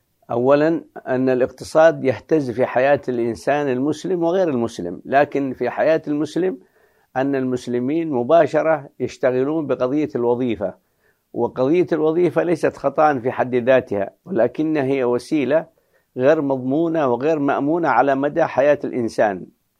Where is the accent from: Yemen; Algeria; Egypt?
Yemen; ومنها بلادنا اليمن جرت مظاهر من هذا النوع